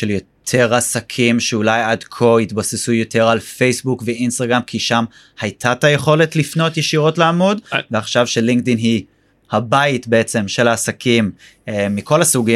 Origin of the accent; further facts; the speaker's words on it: United States; בכל מקרה אני אמריקאי, צריך להשתמש באנגלית לפעמים